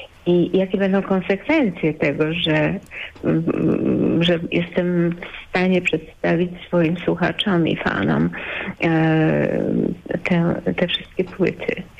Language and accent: Polish; Kalisz, Greater Poland Voivodeship, Poland; moved away as an adult; urodziłam się w Kaliszu. Całą młodość spędziłam w Kaliszu, wczesna młodość, do 18 roku życia. I jeszcze troszkę, tak 18 i troszkę. A potem przeniosłam się do Poznania i w Poznaniu studiowałam.